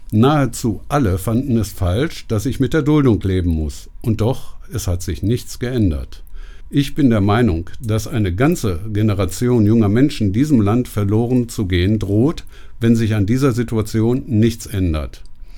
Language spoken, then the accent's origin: German; Essen, North Rhine-Westphalia, Germany; Dabei bin ich doch hier in Essen geboren. Ich bin aufgewachsen in Essen